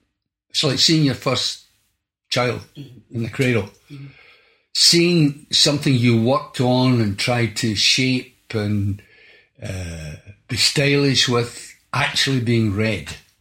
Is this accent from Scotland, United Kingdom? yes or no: yes; Scotland, United Kingdom; born there; who lived not very far away from where I was born in the Bowery.